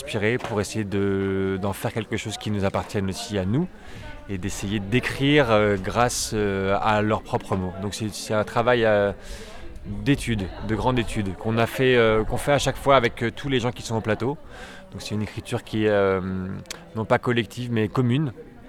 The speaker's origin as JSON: {"language": "French", "region": "Centre-Val de Loire", "country": "France", "said": "parce qu'on est originaire du Berry, pour la plupart."}